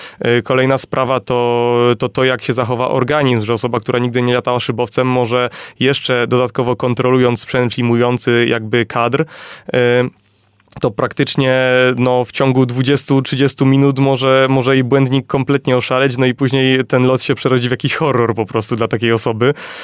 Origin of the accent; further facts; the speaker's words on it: Subcarpathian Voivodeship, Poland; ja akurat z Podkarpackiego, tak, ja się szkoliłem od początku w Aeroklubie Podkarpackim, bo to jest w moich rodzinnych stronach